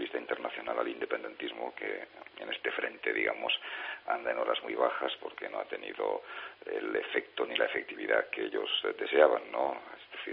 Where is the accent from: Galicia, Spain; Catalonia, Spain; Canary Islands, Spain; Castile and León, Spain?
Catalonia, Spain; aquí los catalanes, como muchos españoles, el mensaje que recibimos